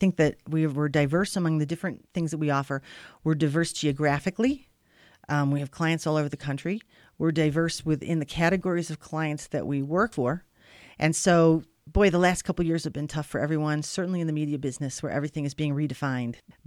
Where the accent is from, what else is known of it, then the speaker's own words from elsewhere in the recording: Cleveland, Ohio, United States; now in Park City, United States; We were either going to go to Cleveland, my hometown, or Park City, Jim's hometown.